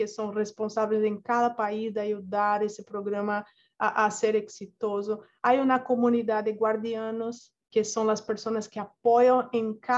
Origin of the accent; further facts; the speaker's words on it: Brazil; Spanish is a second language; yo soy brasileña, ustedes ya deben de tener percibido ahí que hablo mi portuñol, pero cuando fui contratada en Oracle hace 4 años, no hablaba español.